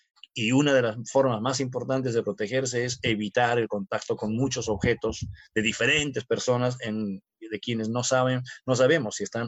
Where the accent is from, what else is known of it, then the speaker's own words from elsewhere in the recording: Peru; querrámonos como peruanos